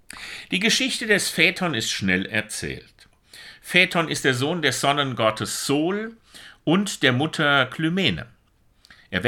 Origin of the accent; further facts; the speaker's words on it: Germany; Und wir als Deutsche sowieso, naja, Land, Dichter und Denker und Weltmeister, Technik und alles, was wir haben.